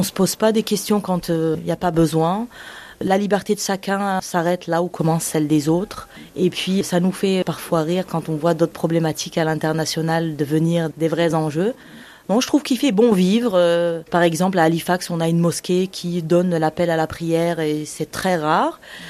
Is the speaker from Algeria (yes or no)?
yes; Algiers, Algiers Province, Algeria; moved away as an adult; now in Canada; Non, je suis partie d'Alger. J'ai vécu en Algérie et je suis un pur produit de l'université algérienne. J'ai travaillé pour des entreprises algériennes et internationales et donc ça fait pas très longtemps que je suis au Canada. Je suis arrivée en 2022.